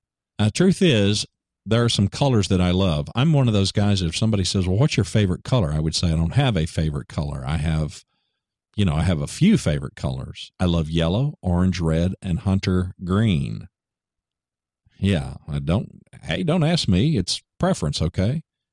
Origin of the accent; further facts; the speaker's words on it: Ada, Oklahoma, United States; in my hometown where I was born, Ada, Oklahoma.